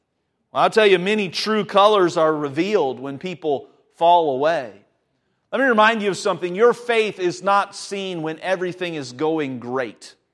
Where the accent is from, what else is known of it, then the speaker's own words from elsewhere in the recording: Ohio, United States; but I certainly growing up in Ohio, I sure love the changing of the leaves